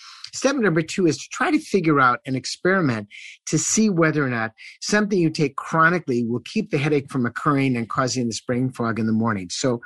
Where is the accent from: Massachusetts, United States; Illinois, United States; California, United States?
Illinois, United States; Chicago; But I'm a city boy. I grew up in Chicago.